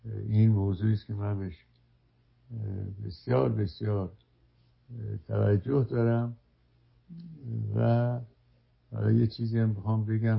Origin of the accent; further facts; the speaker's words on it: Iran; همواره بدانیم ما ایرانی هستیم